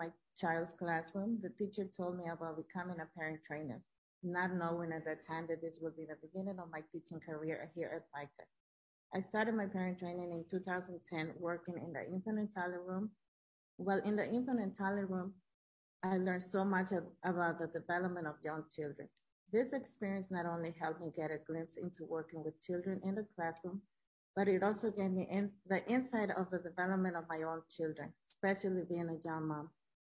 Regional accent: Mexico; moved away as an adult; now in Minnesota, United States; I was born in Mexico and raised by my grandparents. My family at that time consisted of my husband, my daughter, and a baby on the way when we moved to Minnesota in 2005.

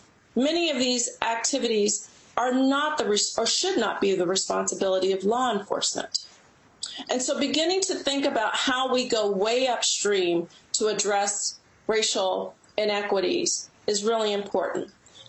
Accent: Cincinnati, Ohio, United States; And no, I didn't live in a utopia. I grew up in Cincinnati, Ohio.

